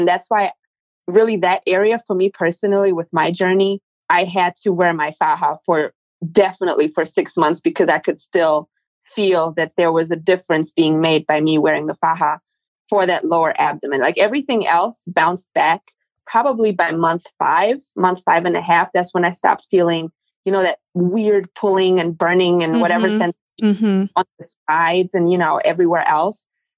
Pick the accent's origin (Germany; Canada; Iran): Germany; moved away as an adult; now in United States; I am actually European. I'm from Germany. I've only lived in the U.S. since 2012.